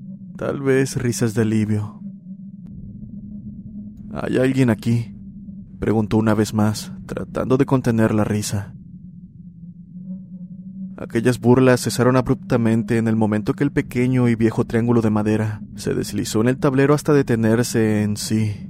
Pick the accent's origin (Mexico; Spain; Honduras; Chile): Honduras; Tegucigalpa, Francisco Morazán; Un gusto, soy de Tegucigalpa.